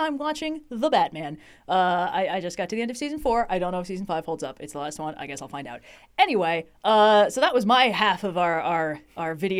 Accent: United States; We understand what it feels like to be like, yeah, I'm American, but mostly I'm from my city, you know?

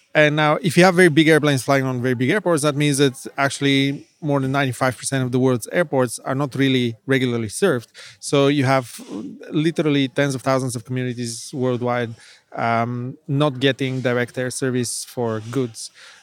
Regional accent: Bulgaria; English is a second language; growing up in Bulgaria, we always had this chip on the shoulder that we're on the periphery of Europe

